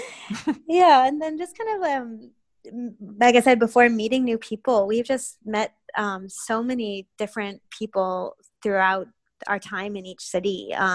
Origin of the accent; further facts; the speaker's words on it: Midwest, United States; moved away as an adult; also born or lived in Boston; I mean, I'm originally from the Midwest, so that was my natural personality that I've been suppressing for the last the last 4 years in Boston.